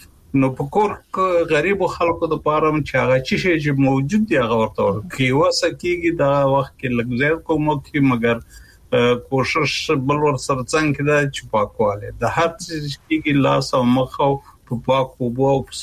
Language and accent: Pashto; Kunar, Afghanistan; زمونږ په محیط کې چې زه په کنړ کې لوی شوم